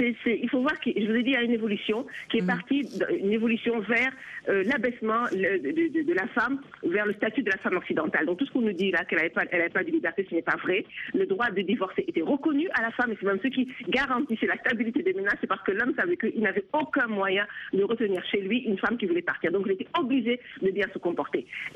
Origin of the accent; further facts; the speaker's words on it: Senegal; sachant très bien que chez moi, je dis chez moi au Sénégal, c'était la règle.